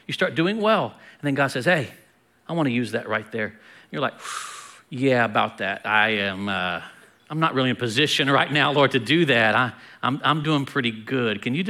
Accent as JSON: {"language": "English", "country": "United States", "tie": "born or raised there", "said": "I'm so thankful that I was born and raised in America."}